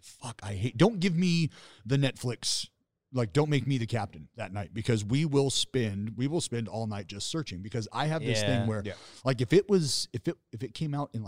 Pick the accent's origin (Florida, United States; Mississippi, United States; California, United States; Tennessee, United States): California, United States; Wow. I'm from California, and I take strong offense to that.